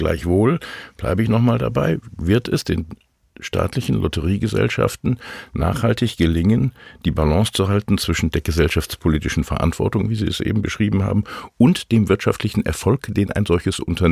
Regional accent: North Rhine-Westphalia, Germany; Bei uns in Nordrhein-Westfalen sprechen wir zum Beispiel nicht eigentlich vom Lottobütchen.

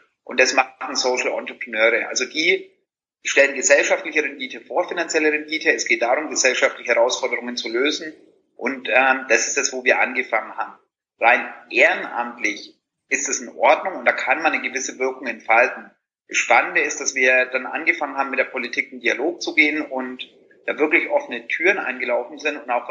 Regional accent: Bavaria, Germany; wenn ich in meine Heimat fahre nach Franken

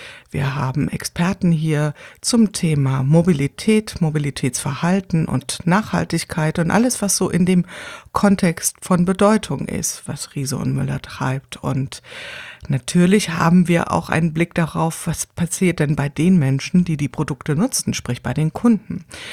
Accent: Wiesbaden, Hesse, Germany; weil ich komme ja hier aus Wiesbaden

